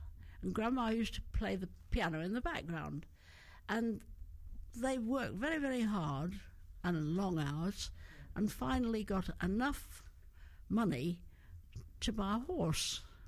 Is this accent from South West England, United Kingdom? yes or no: no; Hereford, West Midlands, United Kingdom; born there; Well, I was born in Hereford.